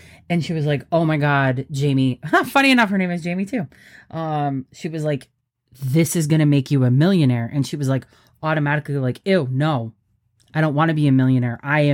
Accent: Richville, Connecticut, United States; I was talking about growing up in Richville, Connecticut.

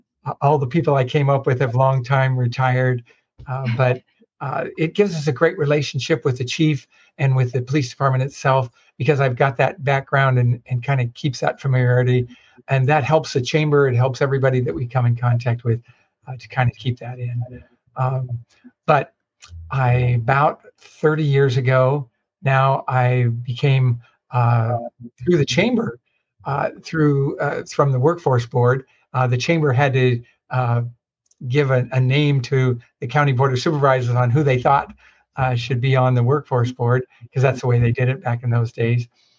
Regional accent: Fontana, California, United States; My mom and dad came to Fontana in 1952 before I was born. So I was born in Fontana. I've lived here all my life.

